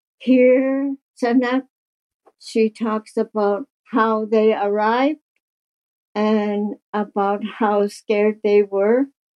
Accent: Great Whale River, Quebec, Canada; born there; now in Stratford, Canada; I'm 71 years old. I was born in Great Whale River, Nunavik, Quebec.

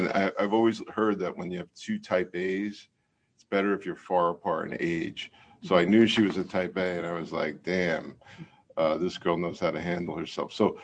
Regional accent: Hoboken, New Jersey, United States; I tease her parents because I'm from Hoboken, New Jersey.

